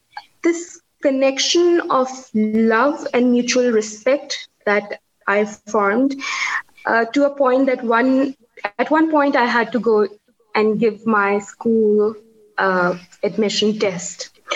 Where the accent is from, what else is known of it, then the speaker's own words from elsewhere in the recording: Islamabad, Islamabad Capital Territory, Pakistan; I was brought up and raised in Pakistan. I'm an 80s kid in 88. I do remember Zia's plane crash. Because I've been, you know, brought up in Islamabad